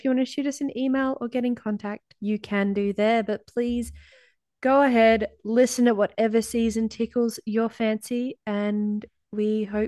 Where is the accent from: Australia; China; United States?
Australia; Melbourne, Victoria; We're from Melbourne, Australia, as you can tell by the silly accents.